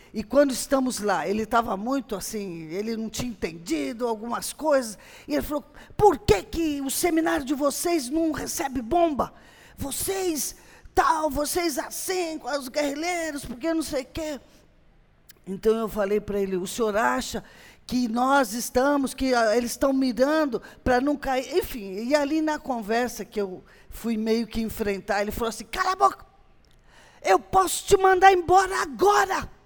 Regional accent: Brazil; eu sou brasileira, sou missionária.

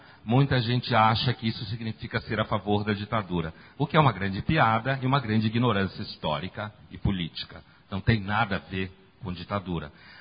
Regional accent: Pernambuco, Brazil; Eu sou pernambucano

